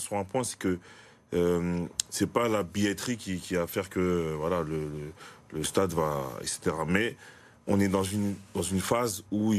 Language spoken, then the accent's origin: French; Aulnay-sous-Bois, Île-de-France, France; also born or lived in Villepinte, France; Non, parce que moi, je viens d'Aulnay sous bois et de Villepinte. Donc, voilà, je connais très bien le truc.